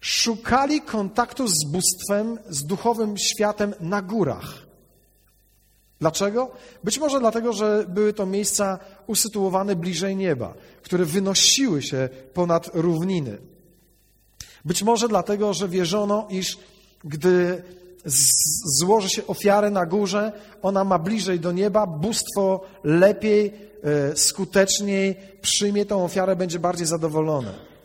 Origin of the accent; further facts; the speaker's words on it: Koszalin, West Pomeranian Voivodeship, Poland; Ja się wychowałem w Koszalinie.